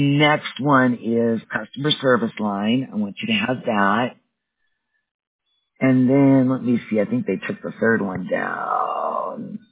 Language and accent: English; Wisconsin, United States; now in Colorado, United States; Well, I'm originally from Wisconsin, but I now live in Colorado and I work remotely from home.